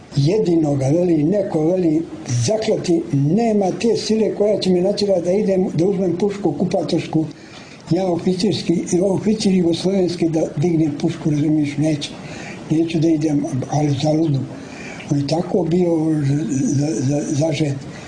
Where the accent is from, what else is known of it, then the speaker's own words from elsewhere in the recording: Montenegro; mi smo Crnogorci, e, jes. Crnogorci.